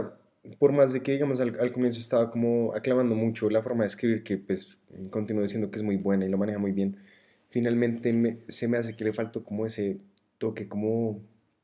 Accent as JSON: {"language": "Spanish", "country": "Colombia", "tie": "born or raised there", "also_born_or_lived": "Mexico", "said": "yo soy mexicano, no es por presumir, pues yo nací en México, pero digamos que he vivido toda mi vida en Colombia"}